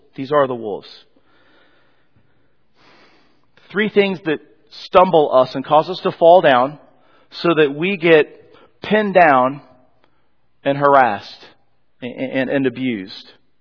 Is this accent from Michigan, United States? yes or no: no; Colorado, United States; Now, many of you know I'm from Colorado, and eventually you'll see me. I'll wear my Denver Broncos jersey, and I'll tell Colorado stories.